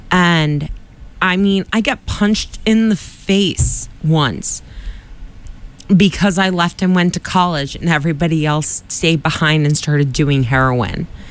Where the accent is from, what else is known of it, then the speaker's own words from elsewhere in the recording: Quincy, United States; I grew up in Quincy, as our listeners know. I talk about it a lot.